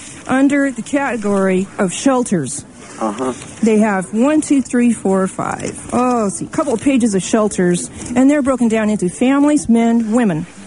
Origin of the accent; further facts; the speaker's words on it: Portland, Oregon, United States; although I was born and raised in Portland, I've traveled all over the United States extensively